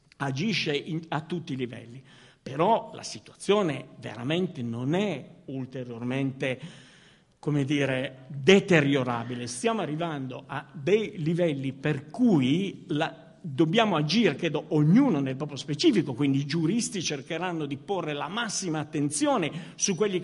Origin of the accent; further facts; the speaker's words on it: Turin, Piedmont, Italy; ma sono di Torino